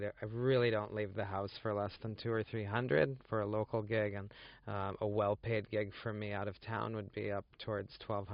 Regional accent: Los Angeles, California, United States; I didn't really want to get caught up in the rat race of trying to make a name for myself in my hometown, especially LA.

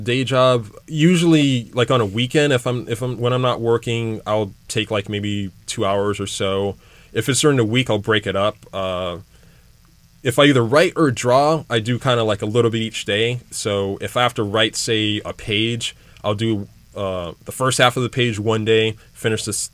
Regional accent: Hawaii, United States; So, of course, growing up in Hawaii, it was natural for me to come up with that. I was actually in college in Hawaii when I came up with it.

